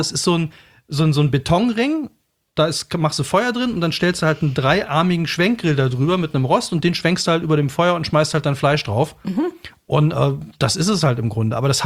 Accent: North Rhine-Westphalia, Germany; ich komme aus dem Kölner Raum

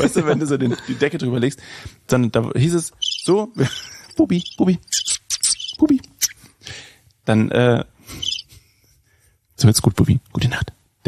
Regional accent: Saxony, Germany; Ich komme auch aus dem Sachsenland, da gab es Vespa nicht.

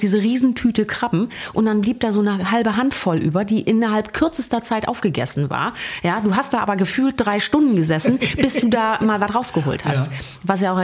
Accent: Northern Germany, Germany; ich bin ja eine Norddeutsche

